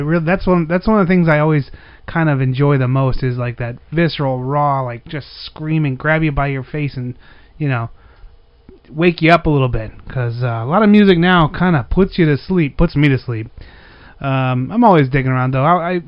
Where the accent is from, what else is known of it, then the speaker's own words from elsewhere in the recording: Pennsylvania, United States; now in Florida, United States; I grew up in Pennsylvania, so that was south, but now I'm in Florida, and that means it's north.